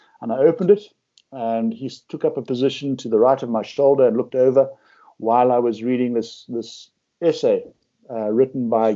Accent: South Africa; the paradigms and illusions that I had growing up in South Africa.

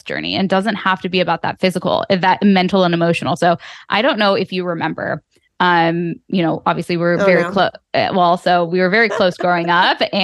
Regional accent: San Diego, California, United States; We grew up in Hanukkah Hill in Del Cerro together. It's not really called Hanukkah Hill, but that's what we called it because all of the Jewish homes would have Hanukkiahs and menorahs.

